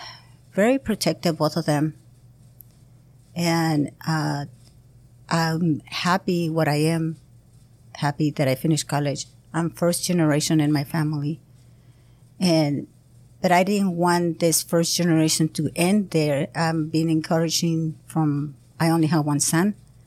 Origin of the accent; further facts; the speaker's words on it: Mexicali, Baja California, Mexico; moved away as an adult; now in United States; So I was born in Mexicali, went college in Mexicali for an accounting. And I work as an accountant for the Tourism and Convention Bureau, Comités Turismo y Convenciones, for the Municipality of Mexicali. I worked there 7.5 years before I moved to the United States.